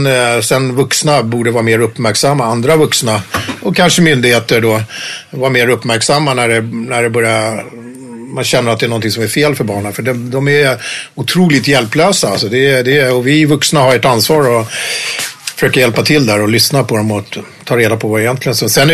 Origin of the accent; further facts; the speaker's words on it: Tyresö, Stockholm County, Sweden; vi växte upp i Tyresö, det var barnrikaskommunen.